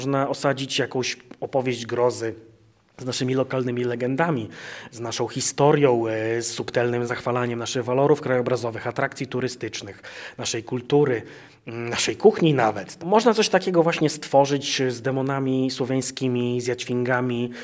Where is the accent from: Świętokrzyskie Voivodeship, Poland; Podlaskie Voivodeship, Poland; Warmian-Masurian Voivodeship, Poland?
Podlaskie Voivodeship, Poland; Suwałki; moved away as an adult; now in Gdańsk, Poland; Urodziłem się 20 kwietnia 1990 roku w Suwałkach. Wychowałem się w latach 90. na osiedlu Północ. Potem przeprowadziłem się na osiedle Hańcza, domów jednorodzinnych na południu Suwałk. Z Suwałkami jestem związany od urodzenia.